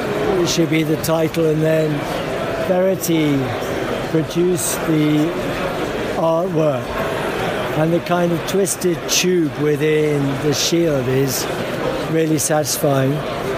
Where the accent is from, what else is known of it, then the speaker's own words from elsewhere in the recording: London, United Kingdom; now in South coast, United Kingdom; I think I'm still a Londoner, but I've moved down to the south coast with all the other old people.